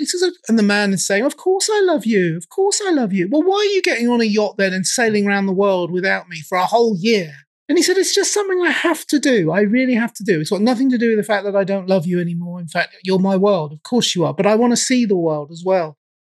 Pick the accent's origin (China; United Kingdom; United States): United Kingdom; England; I'm obviously English